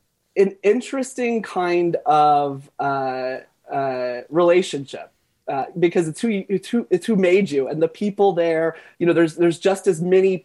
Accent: Florence, South Carolina, United States; born there; I was born in Florence, which I know you'll know, but for folks tuning in, it's claimed a tiny town, half kind of near Charleston, halfway point on I-95 between New York and Miami

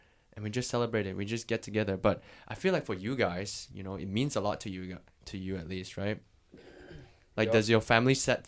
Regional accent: Malaysia; me and Yash, we're from Malaysia

